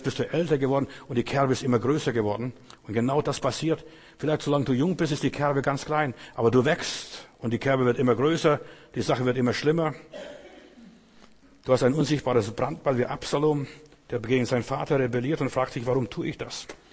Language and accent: German; Klaipėda, Klaipėda County, Lithuania; moved away; Ich werde nie vergessen, als ich in Memel war und meine Heimat besucht habe nach 40 Jahren